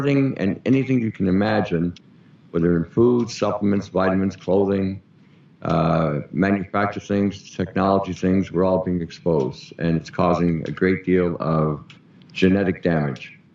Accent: Canada; I'm Canadian.

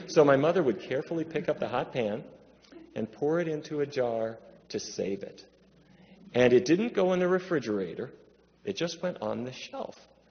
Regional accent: Fargo, North Dakota, United States; When I was a kid, growing up in Fargo, I would wake up to the smell of bacon.

